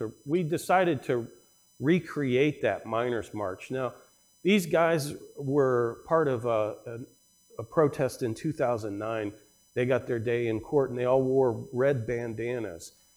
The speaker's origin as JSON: {"language": "English", "region": "West Virginia", "country": "United States", "tie": "born or raised there", "said": "I grew up in West Virginia, but in the northern part, not in the coal fields."}